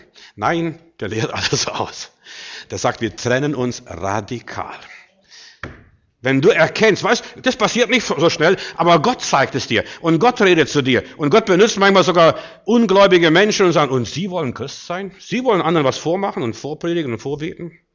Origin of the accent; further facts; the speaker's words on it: Bavaria, Germany; Wir sind ja in Bayern groß geworden, so ziemlich, also vieles in Bayern erlebt.